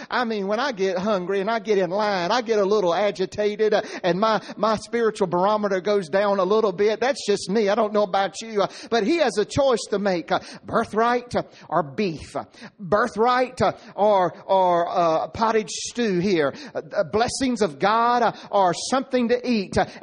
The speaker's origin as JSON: {"language": "English", "town": "Nash County", "region": "North Carolina", "country": "United States", "said": "I know some of you in Wilson County, and I'm from Nash County"}